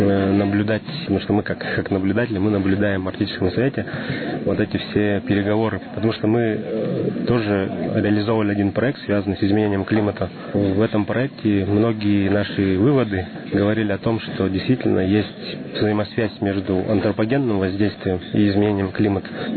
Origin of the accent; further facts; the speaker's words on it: Sakha Republic, Russia; Вот я сам родом с Якутии, и у нас в Южной Якутии